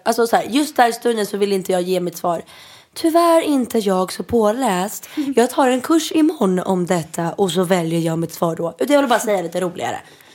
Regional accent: Italy; jag är ju italienare

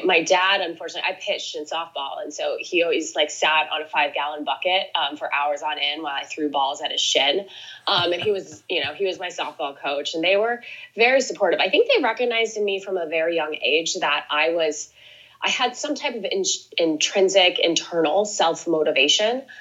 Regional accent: Portland, Oregon, United States; Yeah, I grew up outside of Portland, Oregon, which is still one of my favorite places in the entire world.

